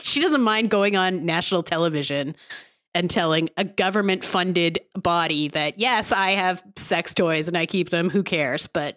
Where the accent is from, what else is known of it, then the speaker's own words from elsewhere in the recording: Canada; moved away as an adult; now in United States; I mean, my accent is bad also from living in America for 10 years, and I've lived all over Canada as well. Like, it's not placeable, but everyone in Canada does not talk like this guy. We don't all say A.